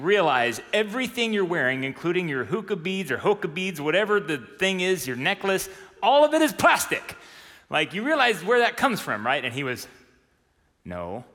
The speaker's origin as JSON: {"language": "English", "region": "Texas", "country": "United States", "said": "I am a Texan in New York. I'm a Texan in Colorado, wherever I go."}